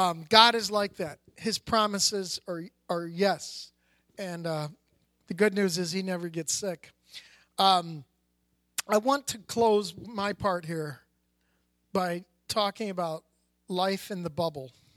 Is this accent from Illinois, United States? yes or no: yes; Chicago, Illinois, United States; And of course, I'm from Chicago. I kind of knew the lay of the land